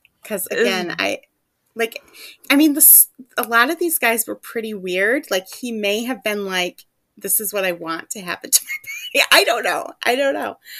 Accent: United States; I don't really have any stake in this game.

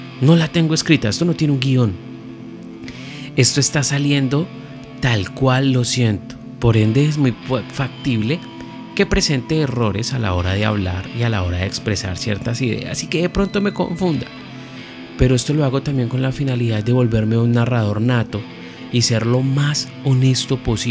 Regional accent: Colombia; born there; Yo nací en Colombia en 1988, por ende tengo 35 años. Nací el 1 de enero a las 12 y 45 de la noche.

